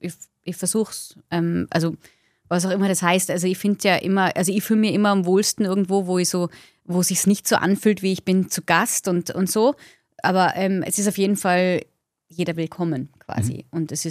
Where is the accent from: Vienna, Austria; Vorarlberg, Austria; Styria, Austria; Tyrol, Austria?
Tyrol, Austria; now in England; Aber ich bin sehr dankbar dafür, dass ich aus Österreich bin und spezifisch aus Tirol. Ich glaube, ich bin schon mehr Tirolerin als Österreicherin wahrscheinlich. Also das ist einfach, das prägt dich schon, wo du aufwachst.